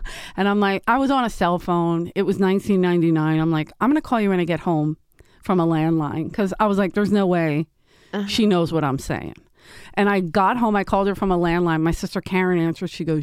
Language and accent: English; Philadelphia, Pennsylvania, United States; And where we grew up in South Philly, I played everything.